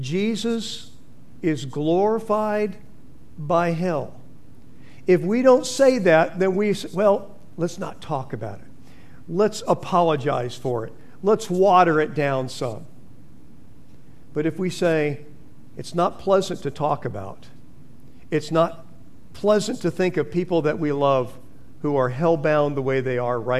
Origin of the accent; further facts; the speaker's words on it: California, United States; those silhouetted pictures, something I grew up without in California.